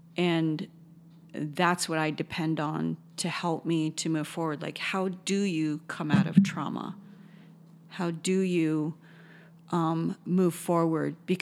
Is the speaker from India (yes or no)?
yes; India; And as an Indian woman, it's hard to ask for help from other people because I have that trust issue.